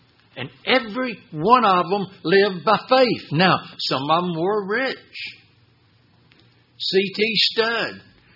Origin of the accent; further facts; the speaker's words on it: Midland, Texas, United States; I was raised in Midland, Texas.